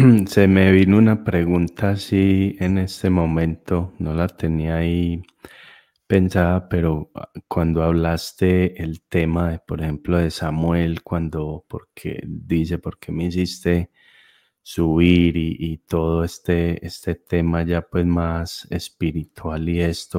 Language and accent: Spanish; Colombia; Colombiano, sí.